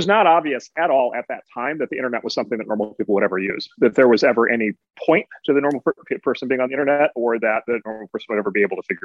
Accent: Midwest, United States

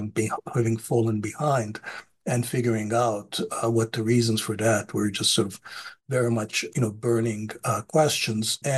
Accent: Turkey; When you're growing up in Turkey, you were always conscious of this gap.

